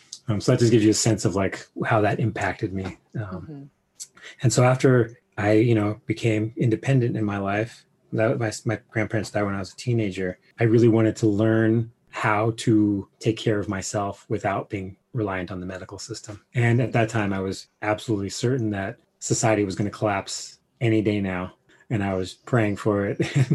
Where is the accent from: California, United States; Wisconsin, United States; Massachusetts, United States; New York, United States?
California, United States; Hollywood; born there; Well, yeah, I was born in Hollywood.